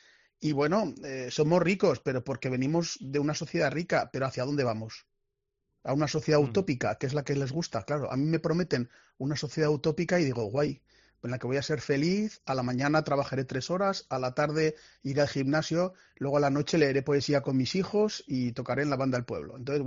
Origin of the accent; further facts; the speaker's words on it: Azagra, Navarre, Spain; yo soy de pueblo. …, que soy de Azagra.